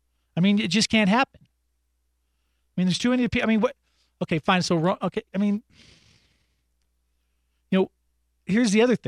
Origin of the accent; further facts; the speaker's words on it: Boulder, Colorado, United States; So growing up in Boulder, and we grew up kind of near the mountain.